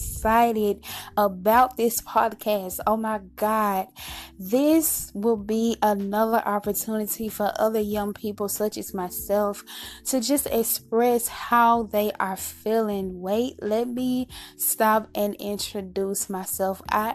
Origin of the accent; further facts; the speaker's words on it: Arkansas, United States; I'm 29 years old. I'm from Arkansas.